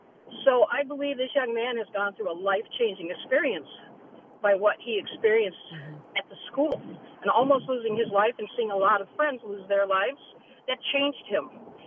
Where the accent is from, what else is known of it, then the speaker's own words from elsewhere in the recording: the South, United States; I grew up in the South with parents that were white, grandparents that lived in a small little town, and we were taught not to see color.